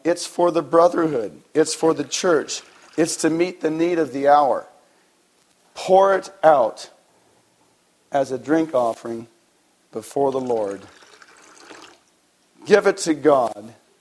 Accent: Oregon, United States; I grew up in Oregon, near the Pacific Ocean.

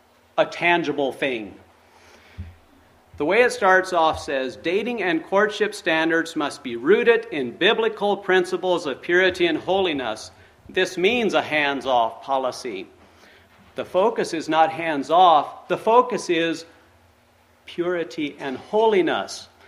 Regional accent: Ohio, United States; I grew up in Ohio, and I frequently enjoyed taking walks out into the woods to observe nature, especially bird watching.

